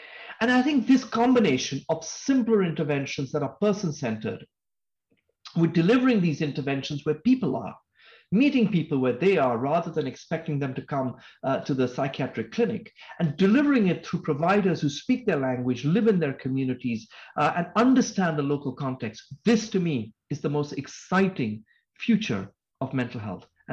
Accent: India; now in United States; You know, we're in Massachusetts. I come from India.

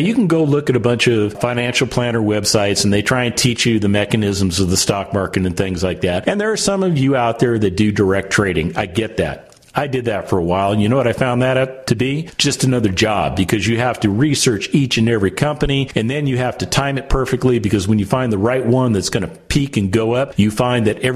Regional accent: Las Vegas, Nevada, United States; Now, I have to admit, when I was a kid, I grew up in Las Vegas

